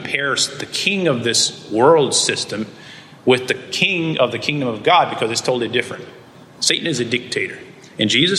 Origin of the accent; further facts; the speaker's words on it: Canada; born there; as most of you know, I was born in Canada, so I have a Canadian birth certificate